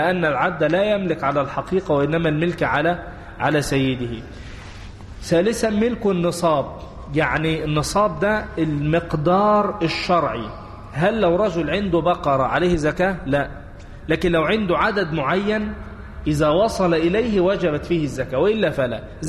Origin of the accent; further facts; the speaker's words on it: Egypt; عندنا في مصر لا فيش.